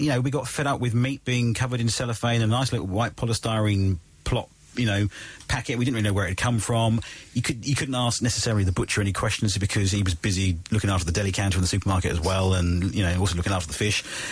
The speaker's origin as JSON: {"language": "English", "town": "Felixstowe", "region": "East of England", "country": "United Kingdom", "tie": "born or raised there", "said": "When I grew up in Felixstowe, I'm going to sound like, I'm going to go back now."}